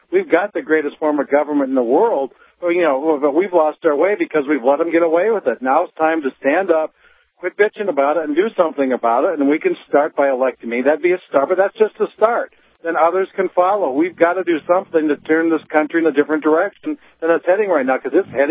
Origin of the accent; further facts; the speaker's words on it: Annandale, Minnesota, United States; while I was marching in my hometown 4th of July parade in Annandale, Minnesota